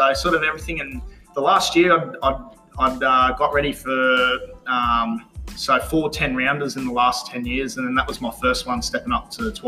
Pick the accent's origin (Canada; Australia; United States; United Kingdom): Australia; Gold Coast, Queensland; I was born on the Gold Coast at the Gold Coast Hospital